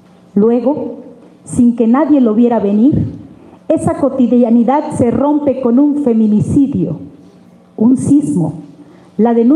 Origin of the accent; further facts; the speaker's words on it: El Coyul, Oaxaca, Mexico; se celebra en mi pueblo El Coyul.